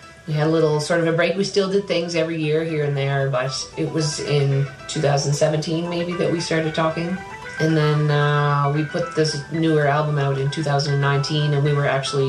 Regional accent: Nova Scotia, Canada; Growing up in Cape Breton, music was just right there from the get-go.

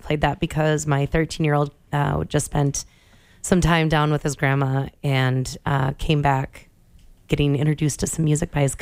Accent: South Dakota, United States; Well, I'm from South Dakota.

